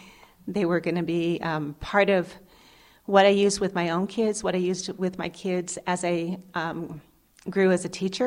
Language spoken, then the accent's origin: English; St. Ignatius, Montana, United States; I grew up in St. Ignatius, Montana, and my mother was a dental assistant right across the street from our house.